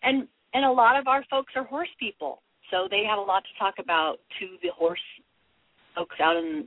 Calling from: Missouri, United States; I am in Missouri in the United States

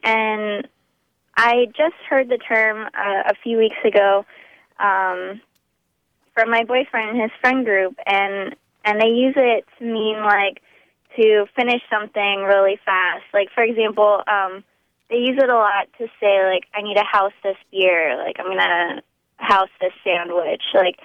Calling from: Tallahassee, Florida, United States; I'm calling from Tallahassee, Florida.

